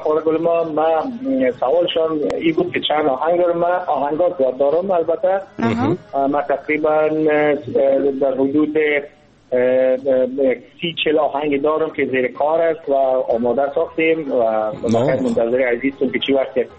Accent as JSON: {"language": "Persian", "region": "Kabul", "country": "Afghanistan", "tie": "born there", "said": "35 سال عمر دارم و از ولایت فعلا در کابل به دنیا آمدیم و از کابل گفتم ایشم ولی در تمام مصاحبه‌های من گفتیم که من از افغانستان هستم"}